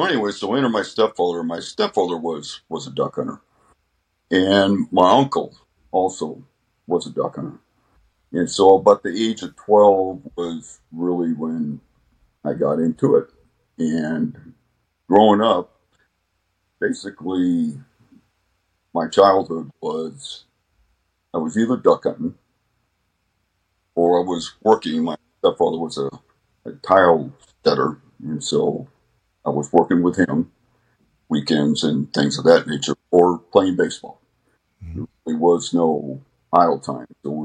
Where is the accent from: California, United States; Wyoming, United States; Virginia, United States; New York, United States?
California, United States; Well, I grew up in the East Bay, and I'm 65.